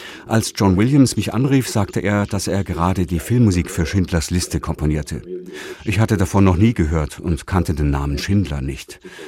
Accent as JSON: {"language": "German", "country": "Israel", "tie": "born or raised there", "said": "Aber ich hatte während meiner Kindheit in Israel schon viel Klezmer-Musik gehört."}